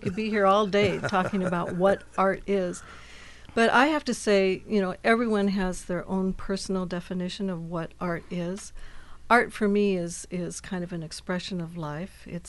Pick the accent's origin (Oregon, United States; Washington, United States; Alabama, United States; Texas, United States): Oregon, United States; Astoria; that was almost my sole art experience growing up in Astoria.